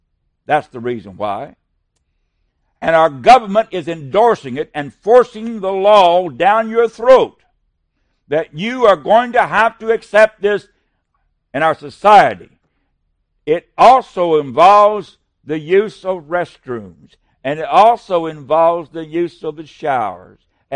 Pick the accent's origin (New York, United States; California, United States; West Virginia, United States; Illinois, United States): West Virginia, United States; sues West Virginia, being my home state